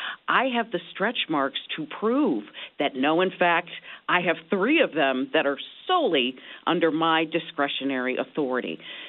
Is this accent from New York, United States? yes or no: no; Maryland, United States; In my home state of Maryland